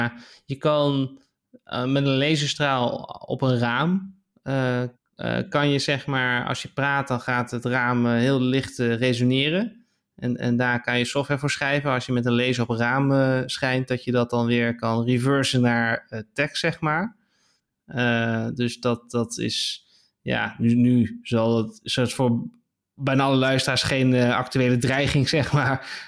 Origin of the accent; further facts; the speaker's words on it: Netherlands; Zo'n beetje het grootste datalek dat we als Nederlanders hebben gehad.